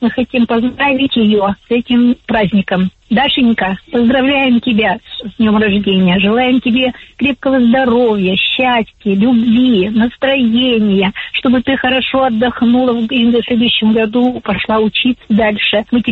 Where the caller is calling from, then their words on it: Arkhangelsk, Arkhangelsk Oblast, Russia; Я звоню из Архангельска.